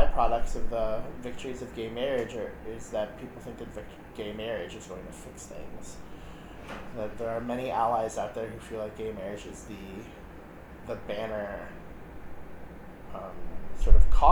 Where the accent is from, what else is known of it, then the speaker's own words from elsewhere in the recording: Missouri, United States; I'm from Missouri. How I speak about Missouri is not the same way that some of my students talk about Wisconsin, you know.